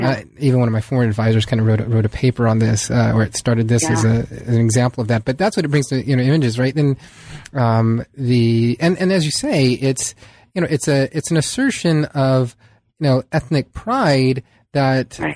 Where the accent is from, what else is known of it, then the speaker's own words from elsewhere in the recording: San Diego, California, United States; I mean, I grew up in San Diego, and there's a very small Little Italy there